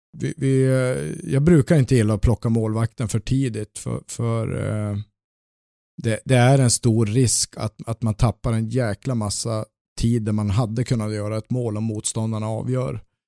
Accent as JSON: {"language": "Swedish", "town": "Luleå", "region": "Norrbotten County", "country": "Sweden", "tie": "born or raised there", "said": "Jag växte upp i Luleå och stått på H-läktaren där"}